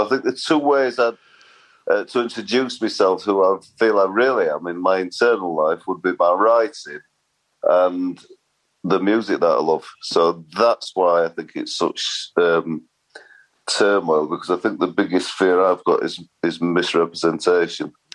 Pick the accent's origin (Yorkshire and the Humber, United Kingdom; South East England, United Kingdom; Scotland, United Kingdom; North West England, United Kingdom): Yorkshire and the Humber, United Kingdom; Sheffield; I was brought up in Sheffield and my grandma died when I was around 10, so we moved as a family from a rather less salubrious area to posh Sheffield.